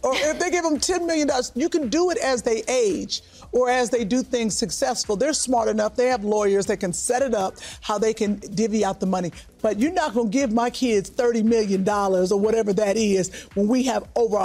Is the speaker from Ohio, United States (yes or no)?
yes; Shaker Heights, Ohio, United States; And we grew up in Shaker Heights, Ohio. And all my friends had cars at 16.